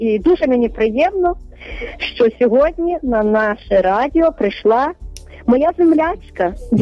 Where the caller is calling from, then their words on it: Lviv Oblast, Ukraine; Телефонує вам … з Львівщини.